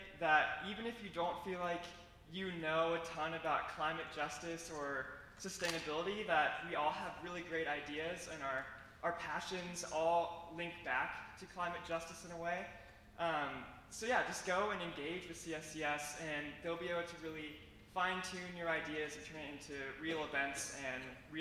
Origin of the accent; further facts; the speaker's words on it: Harrisonburg, Virginia, United States; Yeah, I'm from Harrisonburg, Virginia, so I'm a local, and I'm studying psychology and sociology.